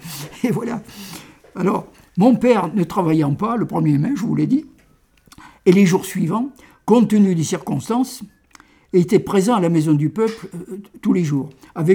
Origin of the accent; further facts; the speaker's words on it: Nouvelle-Aquitaine, France; Comme je suis du Limousin, là, près du plateau de Mille Vaches, je me considère comme très très profond.